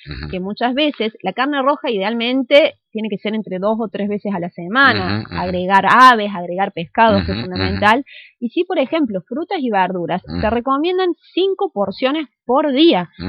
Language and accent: Spanish; Córdoba, Argentina; no he visto en Córdoba, donde es mi ciudad natal